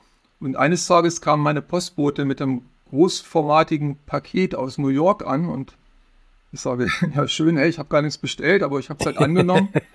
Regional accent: Braunschweig, Lower Saxony, Germany; Also ich fotografiere nun gezwungenermaßen in viele meiner Heimatstadt und selbst im schläfrigen Braunschweig kann man gute Fotos machen.

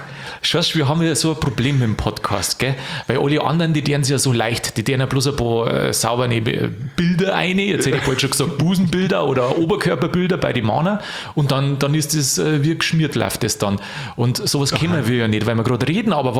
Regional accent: Bavaria, Germany; born there; Also ich bin ja gebürtig aus Niederbayern, gell?

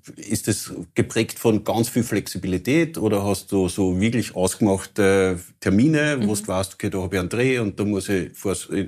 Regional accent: Lower Austria, Austria; Ich komme ja aus dem Weinviertel

